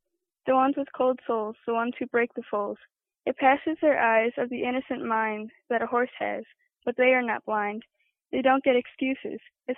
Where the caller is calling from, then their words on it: Wisconsin, United States; I'm calling from Wisconsin.